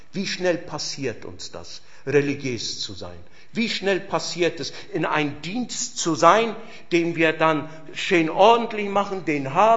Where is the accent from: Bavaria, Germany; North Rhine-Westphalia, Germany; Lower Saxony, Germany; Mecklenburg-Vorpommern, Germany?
Bavaria, Germany; Fürth; ich bin ja aus Mittelfranken, aus Nürnberg, Fürth bin ich ja, und da war das auch immer so gewesen.